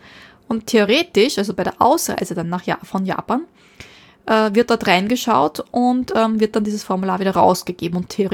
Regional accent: Austria; bei uns in Österreich

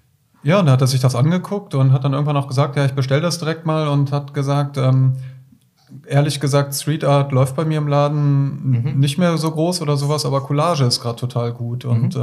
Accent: Düsseldorf, North Rhine-Westphalia, Germany; now in Berlin, Germany; ich komme aus Düsseldorf

